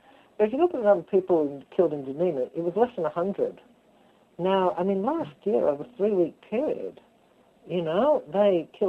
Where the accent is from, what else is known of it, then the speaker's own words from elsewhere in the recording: Canberra, Australian Capital Territory, Australia; that was something different for me coming from Canberra, which is my hometown.